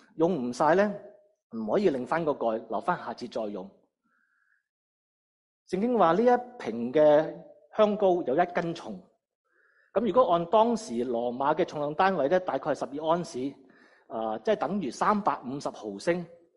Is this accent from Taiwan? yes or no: no; Guangdong, China; accent: Cantonese; 如果用我们广东话就是说做乜咁嘥啊